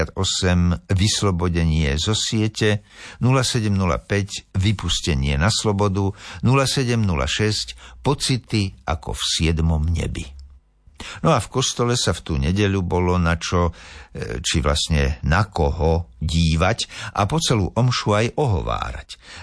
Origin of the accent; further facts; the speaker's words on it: Liptovská Revúca, Žilina Region, Slovakia; v mojej rodnej dedine Liptovské Revúce.